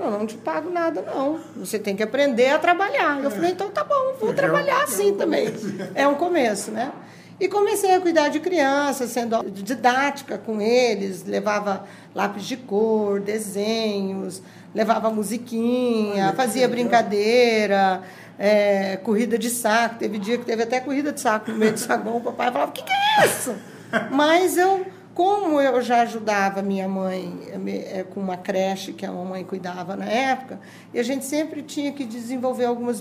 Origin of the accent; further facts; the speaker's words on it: Campo Grande, Mato Grosso do Sul, Brazil; Eu sou uma cidadã campograndense, nasci e me criei aqui, de famílias tradicionais daqui de Campo Grande, né?